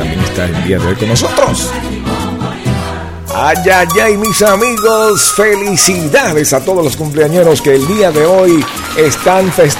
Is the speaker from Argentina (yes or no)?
no; Venezuela; yo soy de la República de Venezuela